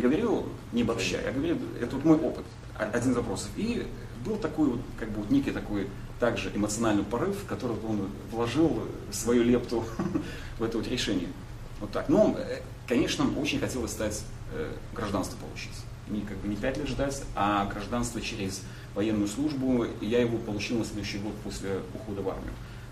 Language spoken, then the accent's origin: Russian; Belarus; вот это конкретно говорил, что я всем белорус.